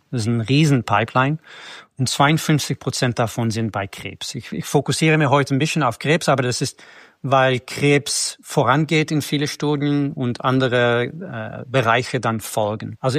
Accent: Netherlands; German is a second language; now in Germany; ich bin Holländer, ich bin seit 25 Jahren nicht mehr in die Niederlande

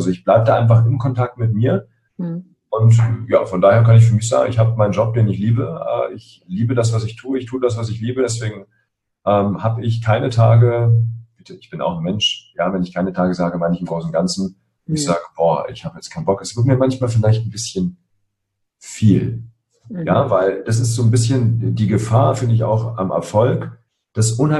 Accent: Berlin, Germany; ich bin in Spandau aufgewachsen, hier in Berlin, 500 Meter von der Berliner Mauer entfernt.

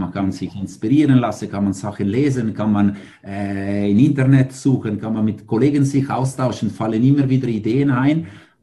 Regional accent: Ticino, Switzerland; German is a second language; ich als nicht Deutsch sprechende oder als einer, wo Deutsche vor 20 Jahren lernen müsste und als Tessiner ist nicht die einfachste Sprache, immer noch.

